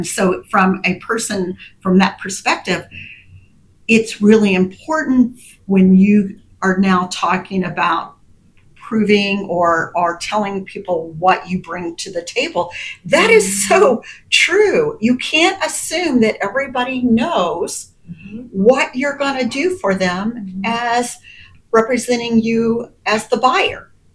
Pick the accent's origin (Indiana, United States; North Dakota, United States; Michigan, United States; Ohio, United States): Indiana, United States; I grew up in Southern Indiana. They know I talk about it a lot. And I was like one of the few Englishmen in an Amish community.